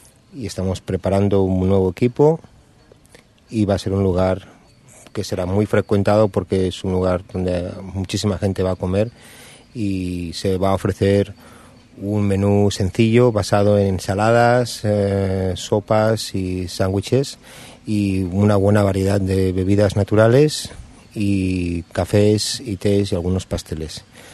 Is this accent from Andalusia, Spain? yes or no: no; Barcelona, Catalonia, Spain; also born or lived in Valencia; now in Auroville, India; soy nací en Valencia, pero crecí en Barcelona y vine con mi mujer Matilde en 1997.